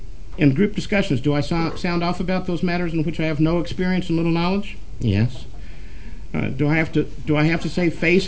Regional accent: Louisville, Kentucky, United States; I'm from Louisville, Kentucky, and he went to some meetings where he was working on the other side of the river in Indiana.

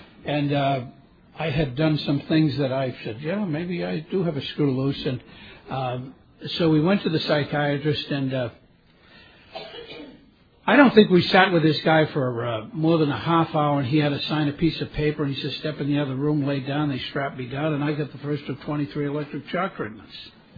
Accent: Boston, Massachusetts, United States; I was brought up in Boston, Massachusetts, with five brothers and two sisters.

